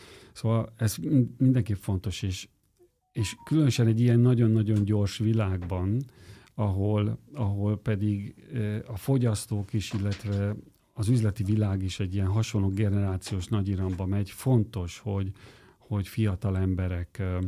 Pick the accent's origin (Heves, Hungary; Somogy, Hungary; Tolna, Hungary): Heves, Hungary; Eger; Hát mondom, egri vagyok, biztos nem fáj, menjünk el a boros ügyre.